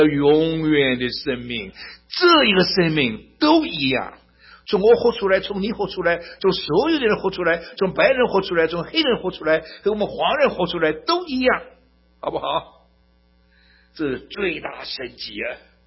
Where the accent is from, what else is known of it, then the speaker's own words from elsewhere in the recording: Shanghai, China; 我是上海人，上海人最滑头了，最狡猾的上海人。